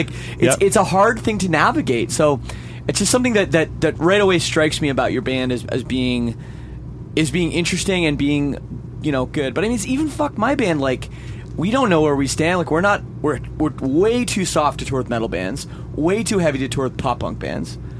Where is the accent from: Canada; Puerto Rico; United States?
Canada; Toronto, Ontario; I'm from Toronto, grew up in Canada, obviously.